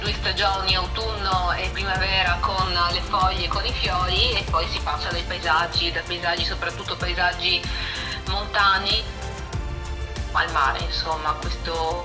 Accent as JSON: {"language": "Italian", "town": "Trieste", "region": "Friuli-Venezia Giulia", "country": "Italy", "tie": "born there", "said": "Sono nata a Trieste."}